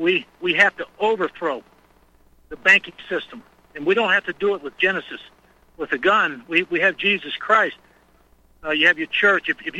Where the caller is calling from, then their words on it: Georgia, United States; I'm calling from Georgia.